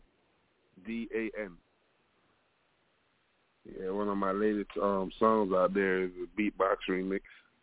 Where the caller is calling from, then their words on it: Florida, United States; Yeah, this … We're calling from Florida.